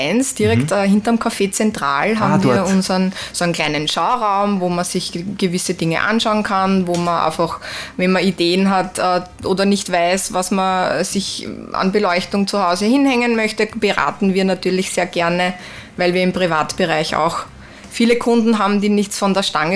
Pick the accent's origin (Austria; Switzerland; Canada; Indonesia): Austria; Oberwaltersdorf, Lower Austria; Aus Oberwaltersdorf.